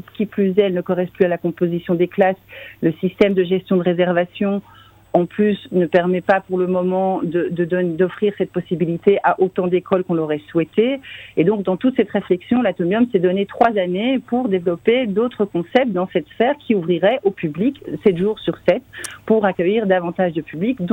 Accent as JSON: {"language": "French", "country": "Belgium", "said": "Ah, mais je suis belge d'origine espagnole, ah, donc tout à fait belge."}